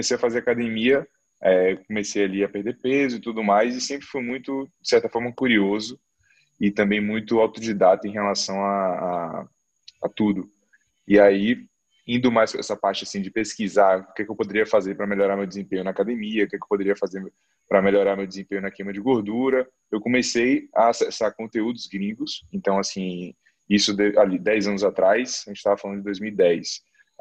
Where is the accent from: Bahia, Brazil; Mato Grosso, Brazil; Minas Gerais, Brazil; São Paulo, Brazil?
Bahia, Brazil; Salvador; e sou daqui de Salvador, Bahia